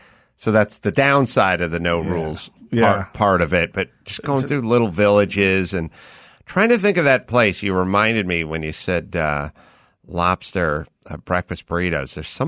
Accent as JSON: {"language": "English", "region": "California", "country": "United States", "tie": "born or raised there", "said": "I grew up in SoCal."}